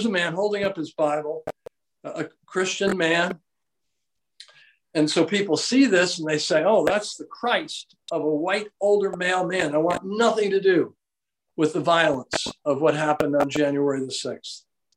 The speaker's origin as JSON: {"language": "English", "town": "Loudonville", "region": "New York", "country": "United States", "tie": "born or raised there", "said": "I discovered that the church that I grew up in Loudonville, New York, was having an all-night prayer vigil"}